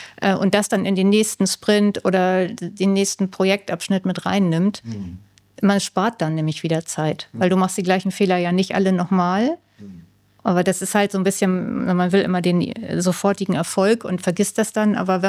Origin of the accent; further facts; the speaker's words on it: Northern Germany, Germany; gerade die Norddeutschen, ich bin ja Norddeutsche